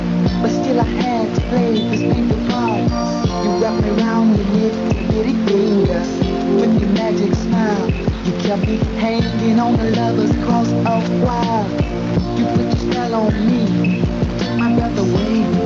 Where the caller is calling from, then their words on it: Tenbury Wells, West Midlands, United Kingdom